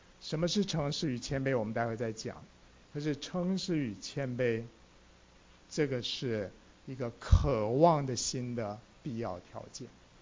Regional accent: China; 但是我们中国人也说什么？论心，什么？论心没有完全人，对不对？

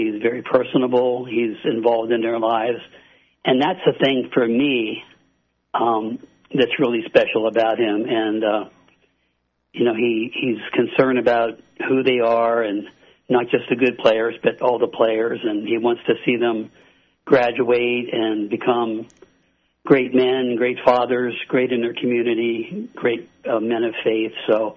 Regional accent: State College, Pennsylvania, United States; I grew up in State College and went to State College Area High School. I played football and baseball and loved it there.

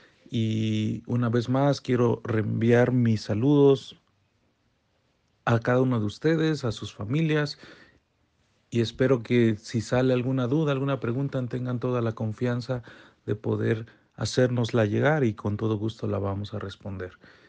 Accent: Oaxaca, Mexico; yo soy de Oaxaca, México

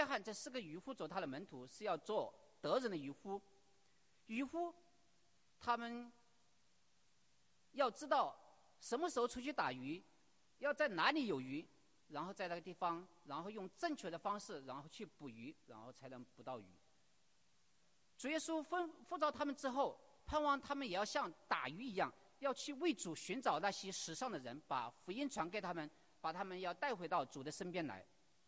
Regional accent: China; 我是在出生在四川与重庆交界的一个非常偏远的山区农村长大

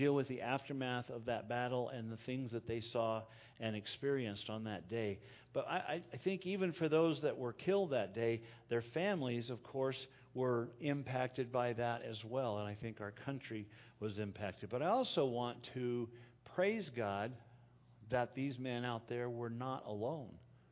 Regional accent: United States; not because of America, because I'm an American

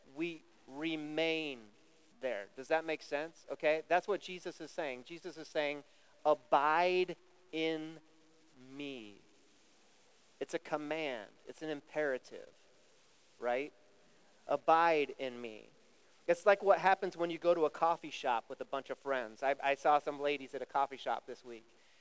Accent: Ohio, United States; I'm a Buckeye. I'm a nut. You're like, yes, you are. Yeah, I grew up in Ohio.

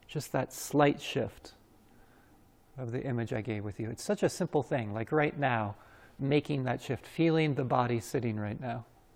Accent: Colorado, United States; I grew up in Colorado, so it reminds me especially cross-country skiing in the backcountry

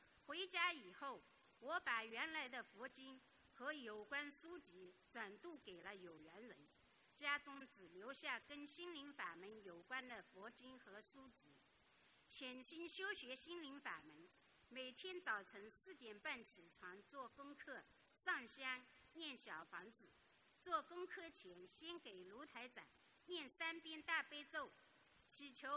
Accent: Shaoxing, Zhejiang, China; 我是来自浙江绍兴的一位佛友， … 我信佛已有十多年了

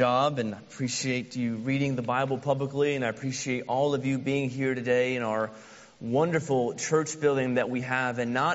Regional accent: St. Louis, Missouri, United States; I grew up in St. Louis with all kinds of unbelievable architectural buildings

